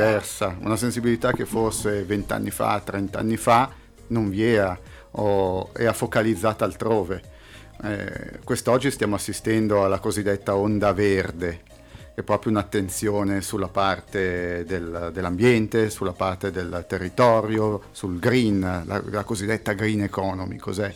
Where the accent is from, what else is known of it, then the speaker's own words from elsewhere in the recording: Como, Lombardy, Italy; mi piace comunque pensare di avere una ricaduta e positiva sul territorio, sul mio territorio, da Comasco Doc